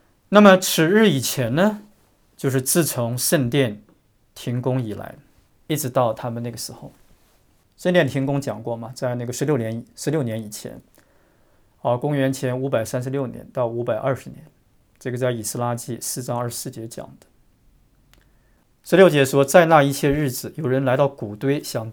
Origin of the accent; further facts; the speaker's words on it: China; 我们中国人特别勤快，无论在海外的还是中国的，到哪里一般都成为中产阶级